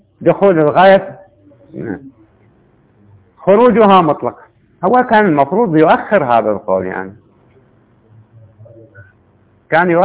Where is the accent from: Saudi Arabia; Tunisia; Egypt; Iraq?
Iraq; أنت باكستاني وأنا عراقي